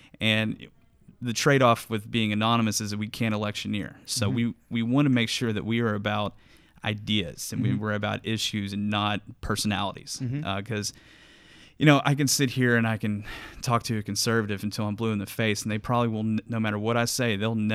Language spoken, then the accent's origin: English; Frankfort, Kentucky, United States; I've lived in Kentucky my entire life. I grew up in Frankfort, which I think it's got enough small town